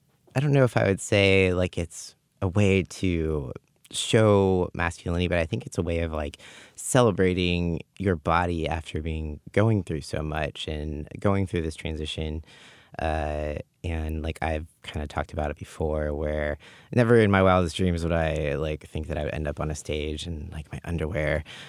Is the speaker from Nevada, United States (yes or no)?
no; Auburn, California, United States; growing up in Auburn, it was a much more, like, small, conservative town. I grew up going to a Christian school and all that stuff.